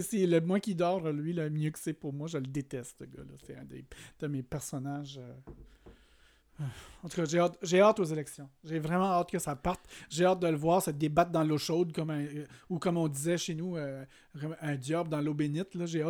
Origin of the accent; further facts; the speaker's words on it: New Brunswick, Canada; Moi, je viens de Nouveau-Brunswick